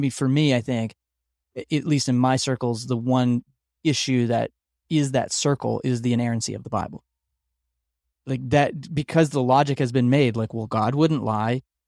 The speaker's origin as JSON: {"language": "English", "region": "Texas", "country": "United States", "tie": "born or raised there", "said": "Like growing up in the South in Texas, where it's like celebrity pastor culture."}